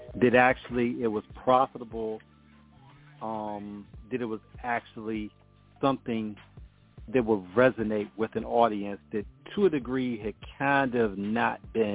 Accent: Chesapeake, Virginia, United States; from Chesapeake, Virginia, my hometown.

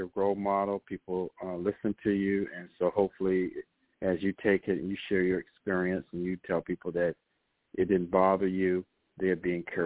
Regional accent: Jacksonville, Florida, United States; I grew up in Jacksonville, you know, the northeast part of Florida.

